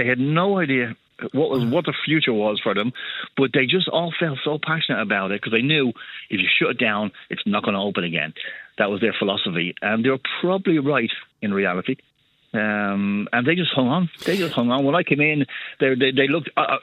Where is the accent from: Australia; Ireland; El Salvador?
Ireland; And being Irish helped a lot, because I would just tell them, if the fact that an Irishman is talking to you right now, it doesn't bother you, there's something wrong.